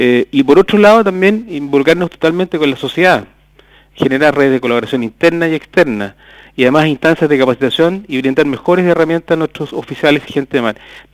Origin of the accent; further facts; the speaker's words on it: Valparaíso, Chile; yo soy de Valparaíso. Uh-huh. Yo nací en Valparaíso. Siempre estuve ligado al mar, estudié en un colegio de Valparaíso también, de los padres franceses